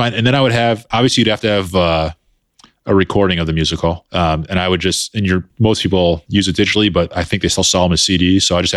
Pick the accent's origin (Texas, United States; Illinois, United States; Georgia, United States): Illinois, United States; Chicago; All right, because childhood, growing up in Chicago